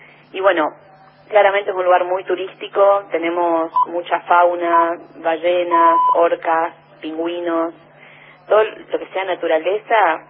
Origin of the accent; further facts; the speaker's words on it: Corrientes, Argentina; also born or lived in Buenos Aires; now in Puerto Pirámides, Argentina; Soy de Corrientes.